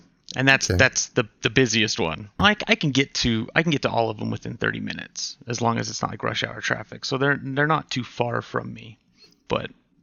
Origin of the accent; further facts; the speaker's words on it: Salt Lake City, Utah, United States; Yeah, I'm born and raised in Salt Lake, in the Salt Lake Valley. I'm currently in a city called Sandy, Utah now, but it's about middle of the valley.